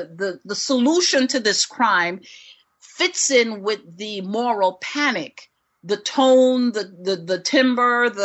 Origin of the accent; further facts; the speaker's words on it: Queens, New York, United States; And so if you come from those marginalized areas, as I did, I grew up in Queens.